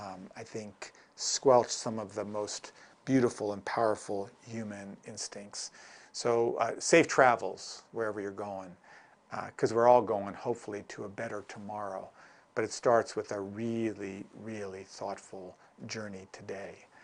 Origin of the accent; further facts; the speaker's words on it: New York, United States; I'm a New Yorker.